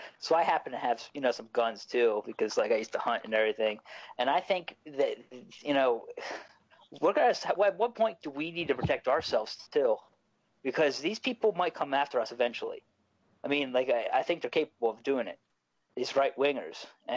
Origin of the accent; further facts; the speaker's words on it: Pennsylvania, United States; Like I grew up here in South Central Pennsylvania, very rural area, and I happen to have a lot of guns